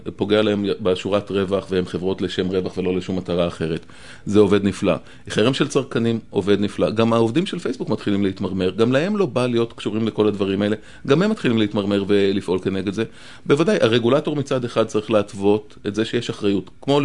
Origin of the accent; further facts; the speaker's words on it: United States; Hebrew is a second language; אני האדם הראשון בעד חופש דיבור, כאמריקאי וכו', אני בעד זה.